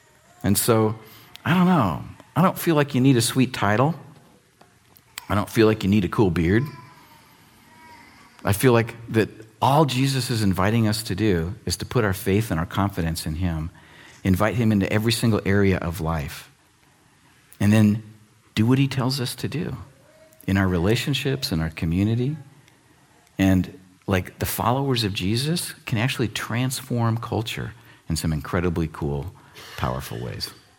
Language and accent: English; United States; Come on, man, I grew up in America.